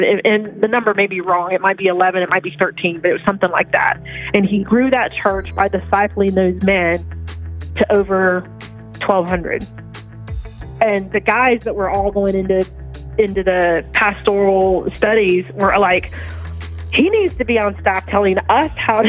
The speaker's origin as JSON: {"language": "English", "region": "Alaska", "country": "United States", "said": "I'm from Alaska"}